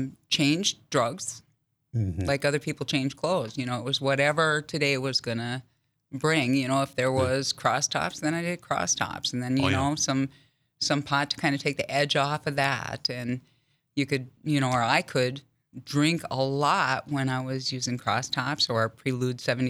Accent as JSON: {"language": "English", "region": "North Dakota", "country": "United States", "tie": "born or raised there", "said": "I grew up in small towns all over North Dakota."}